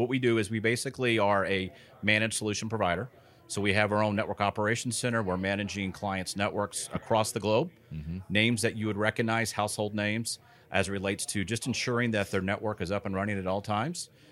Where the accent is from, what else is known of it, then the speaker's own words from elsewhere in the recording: Texas, United States; So So I'm from Texas.